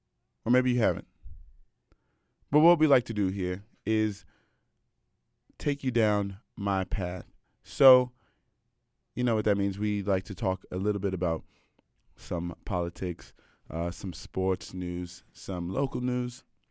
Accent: United States; now in Canada; as I begin my assimilation into, as I move into like the adolescence of my assimilation to being Canadian and really strip away, you know, my imperialist measurements and, you know, American identity.

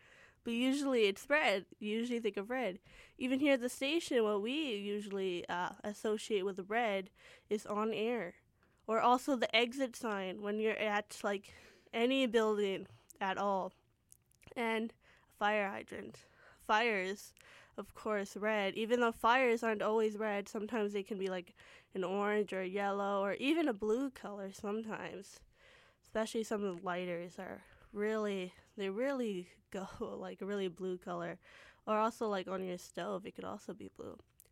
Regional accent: Canada; born there; I speak the Punjabi language, I write the Punjabi language, it's my second language because I was born here in Canada.

